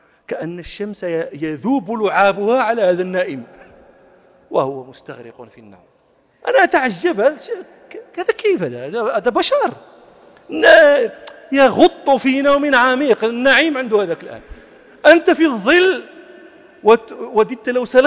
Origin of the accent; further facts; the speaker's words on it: Morocco; كنا في مخيم لنا نحن المغاربة